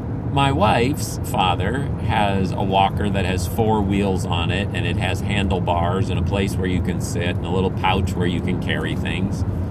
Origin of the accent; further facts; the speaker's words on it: Philippines; So I grew up in the Philippines and seen plenty of things.